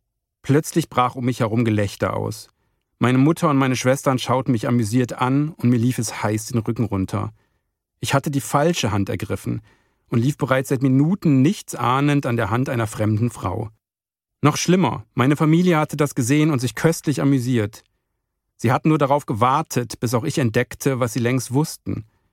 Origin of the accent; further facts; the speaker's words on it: Osnabrück, Lower Saxony, Germany; in meiner Heimatstadt Osnabrück.